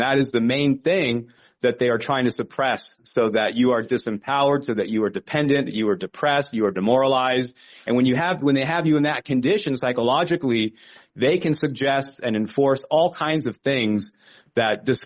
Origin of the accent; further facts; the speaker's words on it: United States; now in outside US; But no, I am an American. I'm proud enough of that fact. I'm not very proud of a lot of things that have been done in my country's name. And I don't live in the United States.